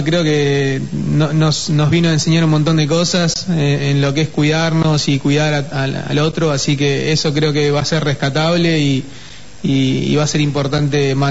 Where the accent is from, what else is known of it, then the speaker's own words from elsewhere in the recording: Argentina; Yo soy argentino, sí.